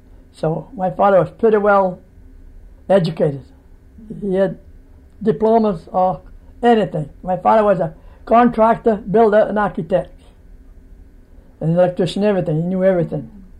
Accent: Lewiston, Maine, United States; born there; also born or lived in Jackman; I was born in Lewiston. Little Canada, they call it.

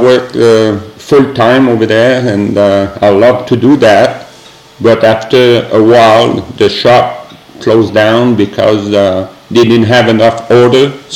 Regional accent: Canada; I'm originally from Canada

